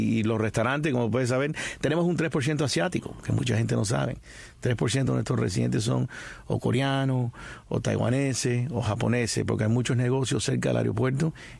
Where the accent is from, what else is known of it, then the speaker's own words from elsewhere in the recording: Santa Clara, Villa Clara, Cuba; born there; La ciudad donde yo nací, una de las ciudades más viejas, ¿no? La ciudad de Marta Abreu, la de Santa Clara.